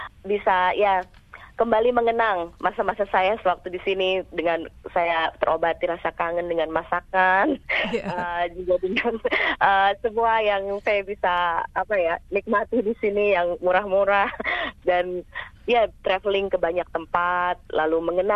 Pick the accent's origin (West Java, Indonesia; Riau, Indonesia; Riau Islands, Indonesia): West Java, Indonesia; Cirebon; moved away as an adult; also born or lived in Yogyakarta / Canberra; now in Bogor, Indonesia; Iya, saya dari Cirebon. Jadi orang tua saya tinggal di Cirebon. Saya lahir dan besar di Cirebon. Lalu saya kuliah di Jogja. Setelah kuliah saya langsung pindah ke Australia, ke Canberra, dan saya bekerja di sana. Ya, tinggal di sana sampai 12 tahun.